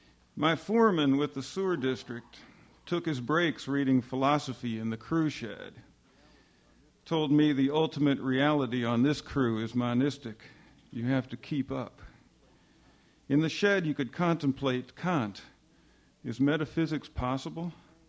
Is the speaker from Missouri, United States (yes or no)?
yes; St. Louis, Missouri, United States; When I lived in St. Louis, which I grew up in St. Louis, when I lived in St. Louis, I was a plumber.